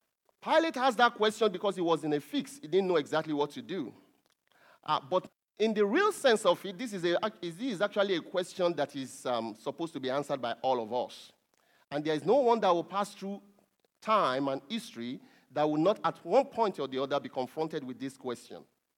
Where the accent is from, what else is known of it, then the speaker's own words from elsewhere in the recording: Nigeria; moved away as an adult; I've worked for a few years in my home country, Nigeria, and then I moved to another country.